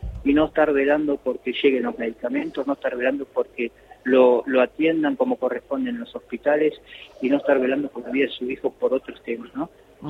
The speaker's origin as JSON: {"language": "Spanish", "region": "Buenos Aires", "country": "Argentina", "said": "yo soy de Buenos Aires"}